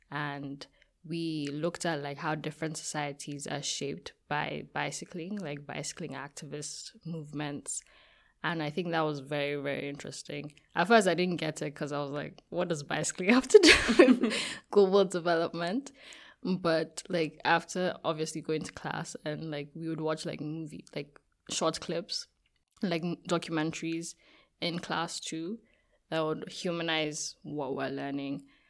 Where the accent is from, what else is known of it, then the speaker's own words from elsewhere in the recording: Nigeria; like Nigeria, for example, because I'm Nigerian.